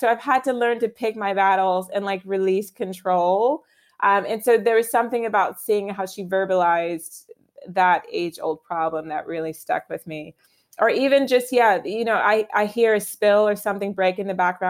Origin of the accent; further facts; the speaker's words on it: Virginia, United States; now in London, United Kingdom; particularly in my home state of Virginia, where I grew up.